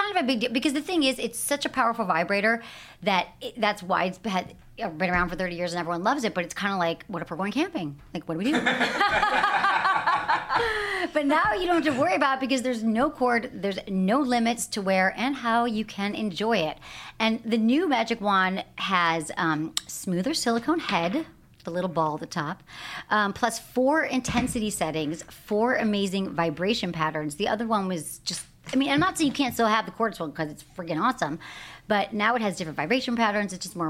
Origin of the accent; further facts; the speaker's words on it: Michigan, United States; And again, I grew up in Michigan. All my friends in Michigan are married.